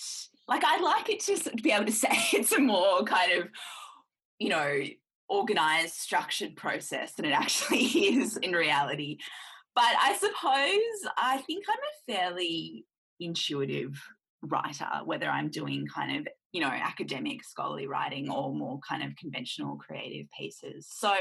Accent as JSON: {"language": "English", "town": "Newcastle", "region": "New South Wales", "country": "Australia", "tie": "born or raised there", "said": "but he grew up in Melbourne and I grew up in Newcastle."}